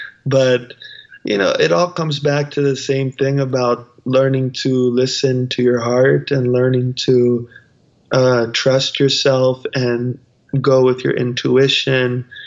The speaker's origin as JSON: {"language": "English", "region": "South Carolina", "country": "United States", "said": "You know, I'm from South Carolina. I'm from a small town, you know."}